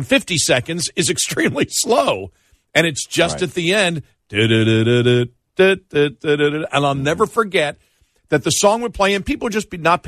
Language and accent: English; Buffalo, New York, United States; And this would be where I grew up in Buffalo.